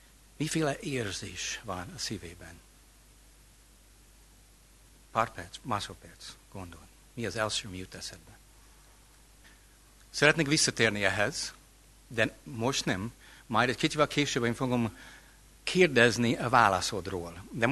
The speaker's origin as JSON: {"language": "Hungarian", "country": "United States", "second_language": "Hungarian", "moved": "as an adult", "lives_now": "Hungary", "said": "amerikai vagyok, de 24, lassan 25 éve itt élek, mint misszionárius, ami azt jelenti, hogy 25 éve küszködök a ti nyelvetekkel."}